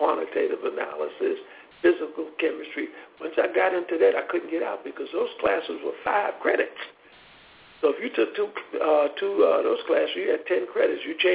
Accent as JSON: {"language": "English", "region": "New York", "country": "United States", "said": "Well, you know, I'm only like 17. I'm from New York. You never tell somebody 17 from New York, you better not do this"}